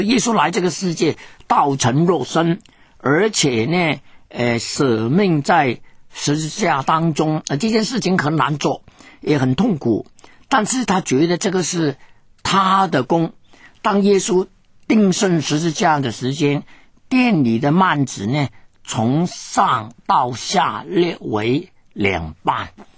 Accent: Guangdong, China; 我们广东人也说是在广州

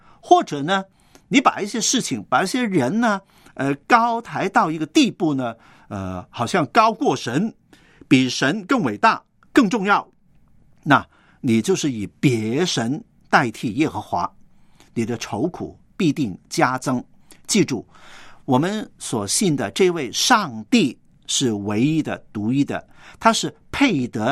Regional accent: China; 何况是我们中国人，我们的传统呢，已经习惯了拜很多神

